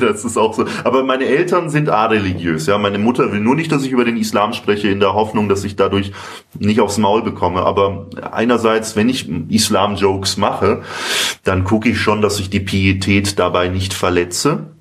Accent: Nuremberg, Bavaria, Germany; Ich komme ursprünglich aus Nürnberg, ja.

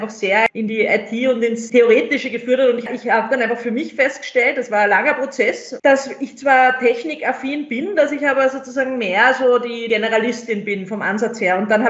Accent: Linz, Upper Austria, Austria; Ich bin aus Linz und bin in ein neusprachliches Gymnasium dort gegangen.

